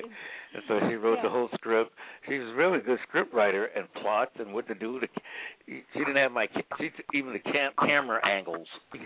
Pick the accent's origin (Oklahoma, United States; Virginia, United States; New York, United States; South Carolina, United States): South Carolina, United States; Charleston; I was born and raised a Christian in Charleston, South Carolina.